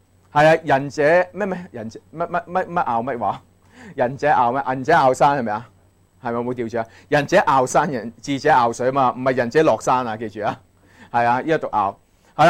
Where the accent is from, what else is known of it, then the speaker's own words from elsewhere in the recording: Hong Kong; 我香港人勁，香港人八十歲死嘅通常係啊